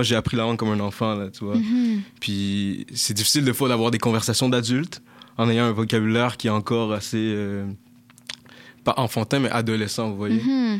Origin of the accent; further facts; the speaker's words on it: United States; now in Quebec, Canada; parce que je suis américain, on va pas se le cacher. Mais dans un américain, dans moi, il y a de l'africain, du rwandais, puis il y a de la France, là, on est au Québec